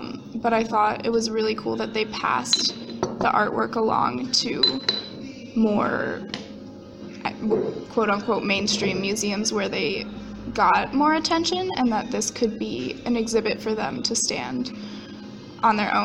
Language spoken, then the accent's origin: English; Colorado, United States; I am a junior. I'm from outside Boulder.